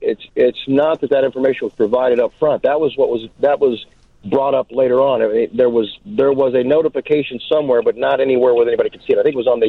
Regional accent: Elkhart, Indiana, United States; I'm originally from Elkhart, Indiana, just about 90 miles down the 8090 from you.

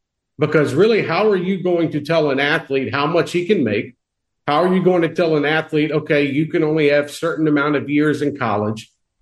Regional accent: Mobile, Alabama, United States; look, I'm from Mobile, Alabama, okay?

